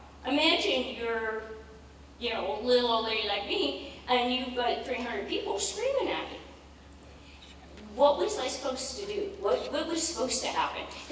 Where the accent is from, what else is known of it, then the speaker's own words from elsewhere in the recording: San Diego, California, United States; from San Diego.